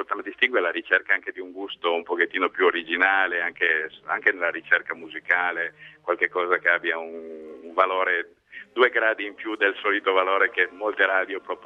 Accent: Racconigi, Piedmont, Italy; da bambino avevo visto a Racconigi, la mia città in provincia di Cuneo

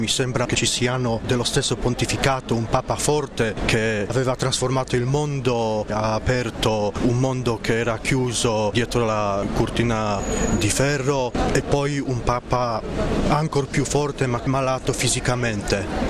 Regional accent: Poland; Provengo dalla Polonia.

